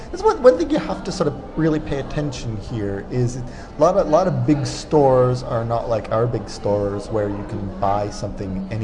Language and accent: English; Montreal, Quebec, Canada; I'm from Montreal, French-Canadian. I'm half French-Canadian.